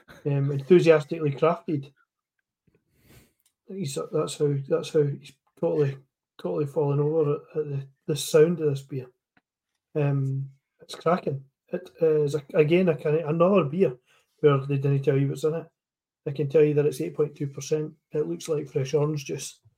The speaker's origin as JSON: {"language": "English", "region": "Scotland", "country": "United Kingdom", "said": "which, being Scottish, I know Troon the place."}